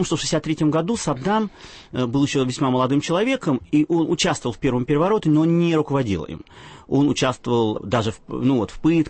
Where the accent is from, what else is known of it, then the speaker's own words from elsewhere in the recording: Baghdad, Baghdad Governorate, Iraq; Я из Багдада, да.